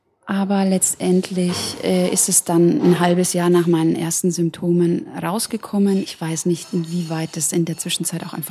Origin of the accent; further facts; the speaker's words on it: Bavaria, Germany; moved away as an adult; also born or lived in Munich; ich bin eigentlich aus Franken, bin dann aber für meinen Traumjob, nämlich fürs Fernsehen, nach München umgezogen und habe dort auch so 10, 11 Jahre in dem Job gearbeitet